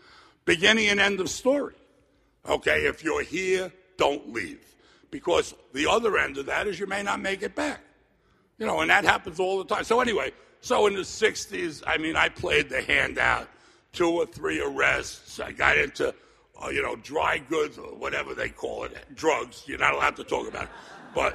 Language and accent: English; Bayside, New York, United States; In case you have a hearing problem, I'm from New York. I just got the look of speak into the mic. Okay. I'm from Bayside, Queens, and I'm a product of the 60s.